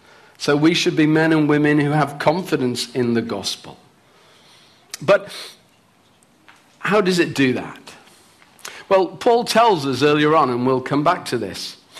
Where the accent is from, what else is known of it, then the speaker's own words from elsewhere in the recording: England, United Kingdom; Because I'm from England and we don't get much sun